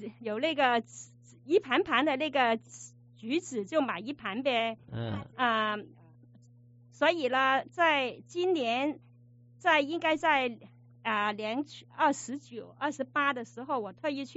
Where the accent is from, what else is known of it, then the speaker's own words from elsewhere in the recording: Guangzhou, Guangdong, China; 也是我们广州